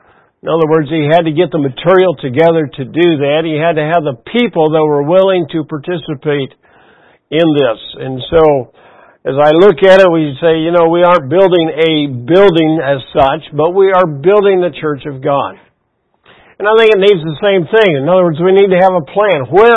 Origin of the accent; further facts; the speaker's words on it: Iowa, United States; I grew up in Central Iowa. My wife, kind of the other side of Central Iowa, out east. I was east of Des Moines. She was south.